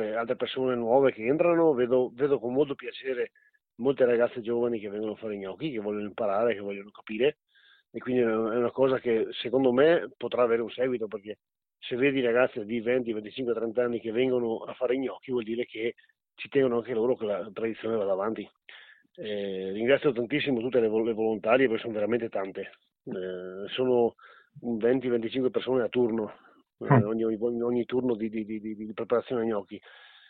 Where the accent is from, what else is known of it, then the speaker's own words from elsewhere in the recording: Agordo, Veneto, Italy; Io sono di Agordo, io ho detto, ma proprio di Agordo? No, di Viamonte.